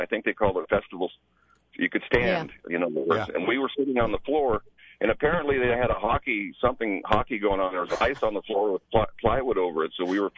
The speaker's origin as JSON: {"language": "English", "town": "Deming", "region": "New Mexico", "country": "United States", "tie": "born or raised there", "said": "Well, growing up in Deming, we used to take a bus over to concerts all the time."}